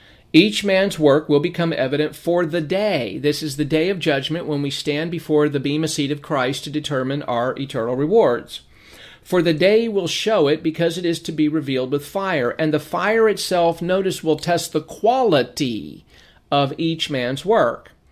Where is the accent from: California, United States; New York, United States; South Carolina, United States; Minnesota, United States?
California, United States; Lancaster; born there; I was born in Southern California, in Lancaster, in the Los Angeles Hospital.